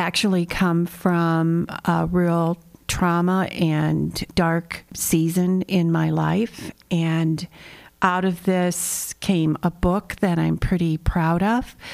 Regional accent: Toledo, Ohio, United States; also born or lived in Canton / Lake Cable; now in Salem, United States; And I was born in Canton, Ohio, which is Football Hall of Fame, you know. And we lived in Lake Cable until I was 8 years old. And then from there, we moved to Toledo.

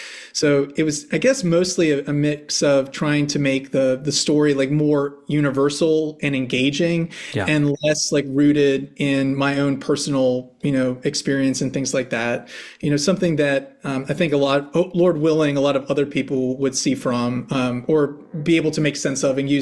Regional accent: Amherst, Virginia, United States; I grew up in Amherst, which is about 45 minutes from Charlottesville

